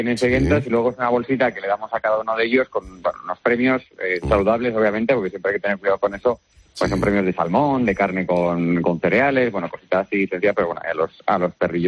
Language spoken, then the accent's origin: Spanish; Villablino, Castile and León, Spain; en mi tierra, en Villablino, en La Ciana. La mina en la que trabajaron mi padre y mis abuelos